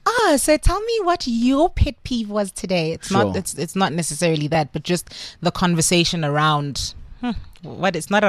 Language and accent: English; South Africa; I'm South African.